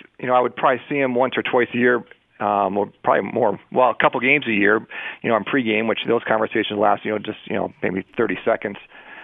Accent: Buffalo, New York, United States; I grew up in Buffalo, New York. I grew up a Bills fan, and we know what that fan base is like.

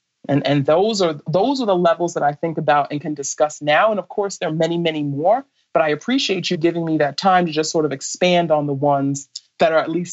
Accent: Brooklyn, New York, United States; But as I mentioned to you before, I grew up in Brooklyn, and I'm a child of the 80s, right?

